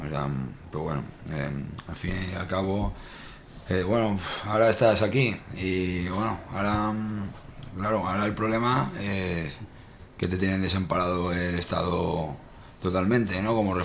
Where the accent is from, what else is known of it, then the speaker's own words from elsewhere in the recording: Madrid, Community of Madrid, Spain; Bueno, sí, yo me acuerdo que yo soy de Madrid